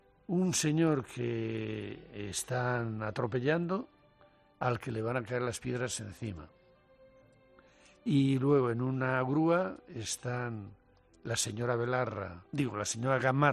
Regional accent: Cantabria, Spain; Y entonces, lebaniego, te ha tocado … te ha tocado.

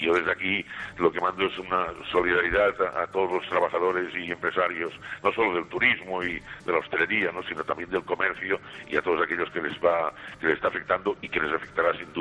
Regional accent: Catalonia, Spain; moved away; yo soy catalán, como tú sabes, viviendo fuera de Cataluña hace muchos años

